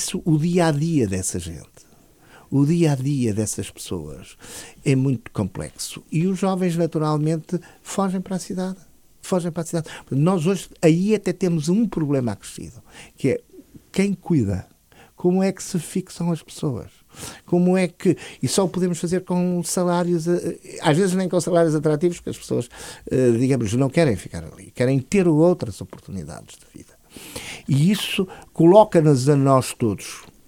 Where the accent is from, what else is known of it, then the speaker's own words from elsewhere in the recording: Porto, Portugal; Eu sou do Porto, os senhores vivem aqui em Lisboa, presumo eu.